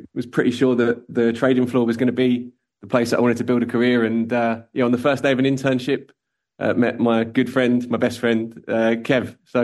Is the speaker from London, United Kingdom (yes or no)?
yes; London, United Kingdom; I'm a Londoner, grew up in Southeast London